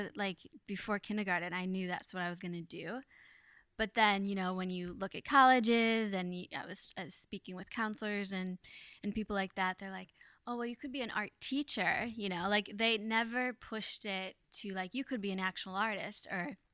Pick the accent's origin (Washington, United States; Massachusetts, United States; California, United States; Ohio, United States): Ohio, United States; So I like growing up in Ohio because it wasn't so busy.